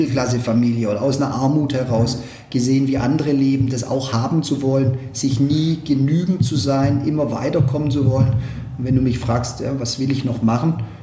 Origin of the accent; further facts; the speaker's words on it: Backnang, Baden-Württemberg, Germany; ich komme aus Backnang, das ist so ein kleines Dorf.